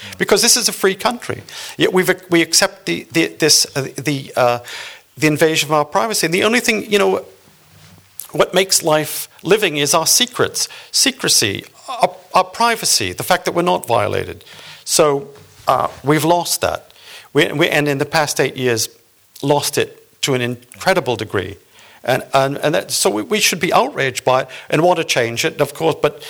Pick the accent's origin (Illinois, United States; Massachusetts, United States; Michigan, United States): Massachusetts, United States; Boston; I come from Boston, Massachusetts.